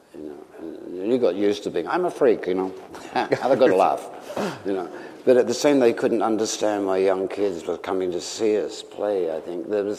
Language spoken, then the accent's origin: English; England, United Kingdom; I think it was basically because we're English and cute or something